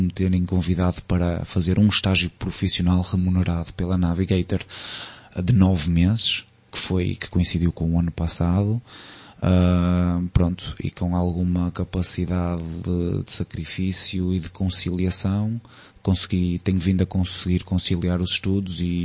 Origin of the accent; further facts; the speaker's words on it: Azores, Portugal; moved away as an adult; Eu quando saí dos Açores defini logo que queria tirar o mestrado